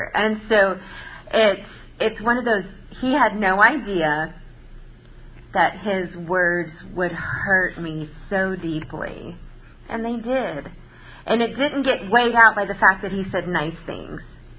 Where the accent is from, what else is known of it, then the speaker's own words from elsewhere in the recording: Florida, United States; I grew up in Florida. And where we lived in Florida, we would kind of get seasonal fires on the interstate and all, or just out in the wild area.